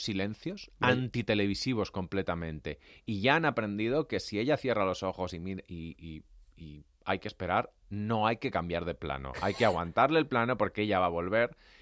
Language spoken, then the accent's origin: Spanish; Valencian Community, Spain; No, soy valenciano